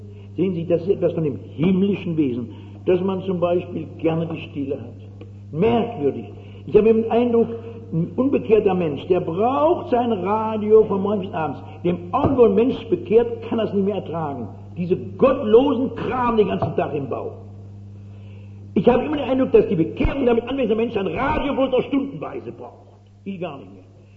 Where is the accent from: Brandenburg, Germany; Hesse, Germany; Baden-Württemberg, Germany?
Hesse, Germany; Frankfurt; Ich bin so als Frankfurterin so Ästhetin.